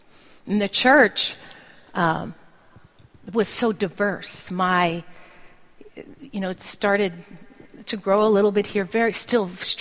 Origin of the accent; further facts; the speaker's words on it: Brooklyn, New York, United States; born there; I was born in Brooklyn on December 18th, 1969. Long, long time ago. I'm going to be turning 45 this year.